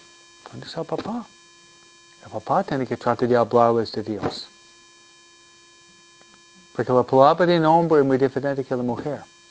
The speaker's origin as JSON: {"language": "Spanish", "country": "United States", "said": "Mi mamá viene de México. Yo soy americana."}